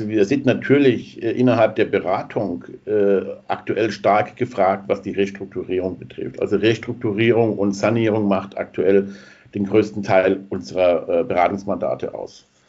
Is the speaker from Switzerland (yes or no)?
yes; Switzerland; wenn ich als Schweizer in Deutschland investieren möchte.